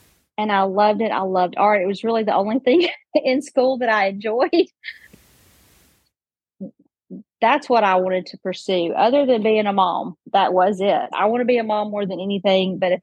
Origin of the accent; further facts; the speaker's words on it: Georgia, United States; moved away as an adult; now in Nashville, United States; I grew up in Georgia, and 3 years ago, moved to Nashville